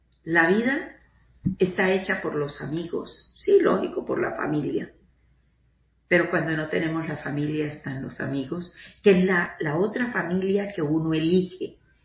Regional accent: Ibagué, Tolima, Colombia; los dos son nacidos en Cali y yo soy de Ibagué

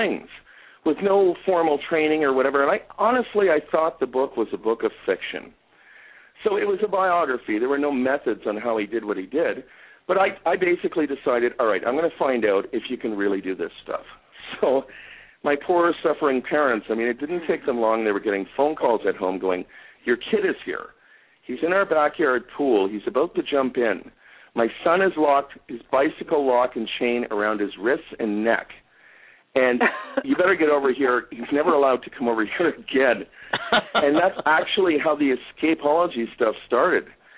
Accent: Toronto, Ontario, Canada; I grew up in Toronto, and when I was a very, very young kid, I did a book report for school

